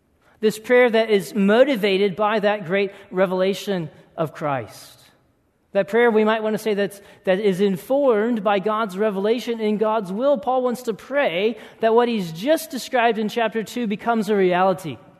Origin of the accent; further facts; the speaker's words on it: Texas, United States; I am originally from Texas